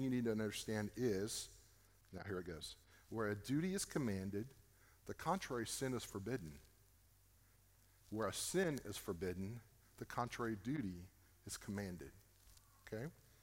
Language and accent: English; Floresville, Texas, United States; I grew up out in Floresville, and I didn't grow up in Floresville. I grew up outside of town.